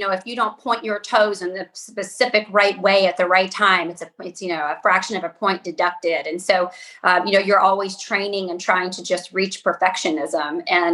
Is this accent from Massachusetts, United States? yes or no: no; Charlotte, North Carolina, United States; moved away as an adult; now in Virgin Islands; I'm from Charlotte, North Carolina, and there's a direct flight into St. Thomas.